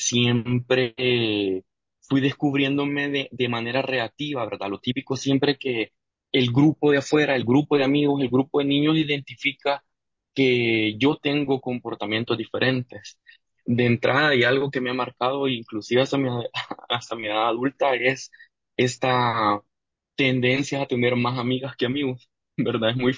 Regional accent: San Salvador, El Salvador; Soy de San Salvador, pues es la capital de El Salvador. En realidad es muy, muy parecido a un pueblo.

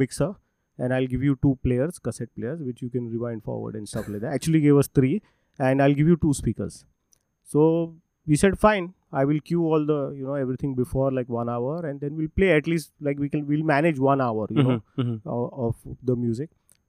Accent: Pune, Maharashtra, India; I am born and brought up in Pune, yes.

